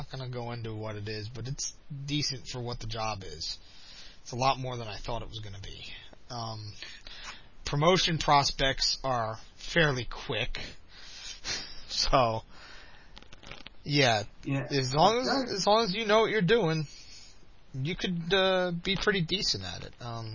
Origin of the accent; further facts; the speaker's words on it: South River, New Jersey, United States; also born or lived in New York; now, when I grew up in South River, New Jersey, we had one there. So it's always been a part of my life. But if you go up into New York State where I used to live, there's none up there.